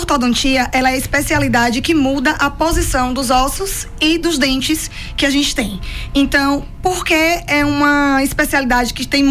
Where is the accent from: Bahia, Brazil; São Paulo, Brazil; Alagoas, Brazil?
Bahia, Brazil; Valente; now in Vitória da Conquista, Brazil; eu já tinha um consultório lá na minha cidade. A cidade de Valente fica ali na região centro-norte da Bahia, na região próxima de Feira de Santana.